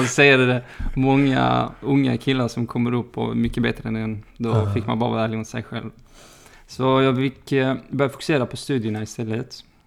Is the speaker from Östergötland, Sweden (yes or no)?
no; Malmö, Skåne, Sweden; Jag är född i Malmö, ofuxen i Rosengård. Jag kommer ursprungligen från Tunisien och är för närvarande 27 år gammal.